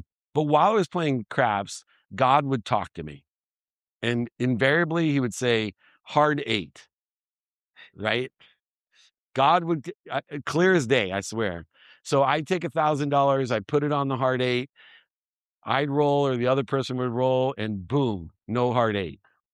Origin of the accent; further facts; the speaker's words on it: Akron, Ohio, United States; born there; So I was born in Akron, Ohio.